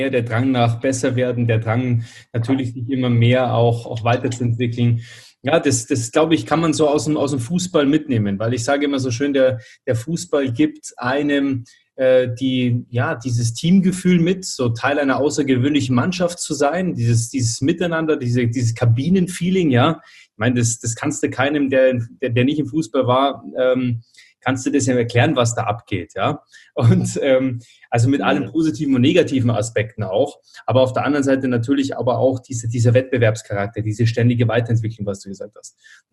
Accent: Munich, Bavaria, Germany; ich komme ja auch aus dem Münchner Süden

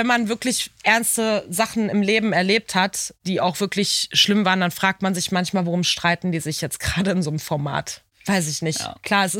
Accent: Bochum, North Rhine-Westphalia, Germany; aus meiner eigenen Heimat, wo ich komme, aus Bochum.

